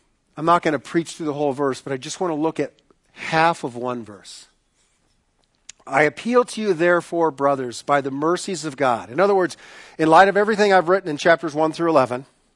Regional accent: United States; I'm an American who's steeped in Western individualism.

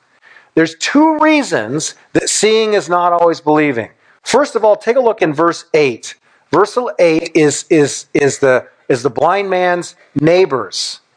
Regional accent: Newton, Iowa, United States; And I said I was from Newton, Iowa.

